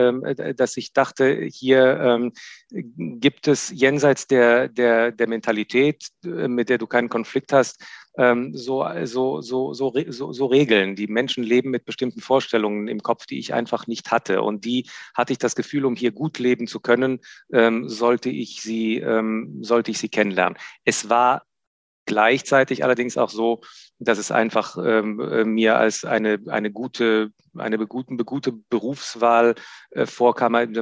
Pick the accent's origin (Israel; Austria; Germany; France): Israel; moved away as an adult; Ich bin aus Israel, wo ich geboren bin und aufgewachsen bin, nach Berlin gegangen